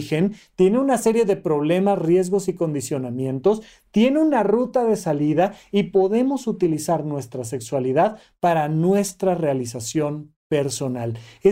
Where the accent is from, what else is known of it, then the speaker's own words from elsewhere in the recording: Mexico; soy un mexicano nacido en los 80s